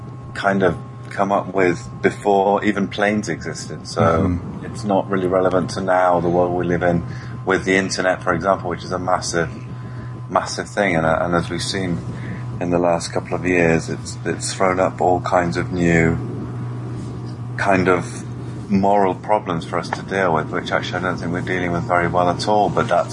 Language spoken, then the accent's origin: English; Bristol, South West England, United Kingdom; moved away as an adult; now in France; And I was born in Bristol and grew up in Bristol and now live in France.